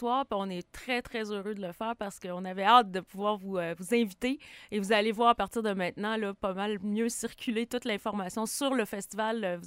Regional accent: Wendake, Quebec, Canada; moi, je viens de Wendake.

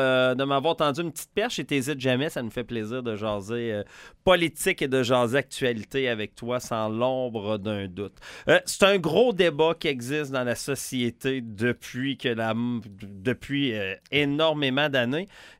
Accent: Quebec City, Quebec, Canada; Je viens de la Basse-Ville de Québec

